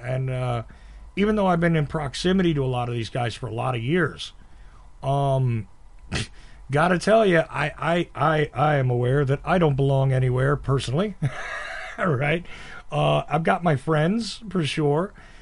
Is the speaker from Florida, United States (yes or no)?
no; New Jersey, United States; But I wasn't from New York. I was from New Jersey.